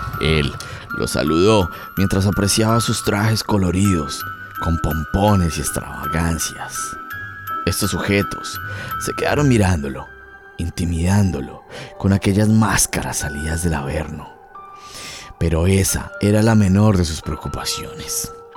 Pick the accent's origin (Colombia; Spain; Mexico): Colombia; en el año 2018, en mi país, Colombia.